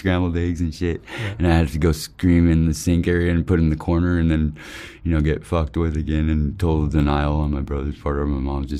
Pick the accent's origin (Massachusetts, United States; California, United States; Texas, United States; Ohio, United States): California, United States; Here in California.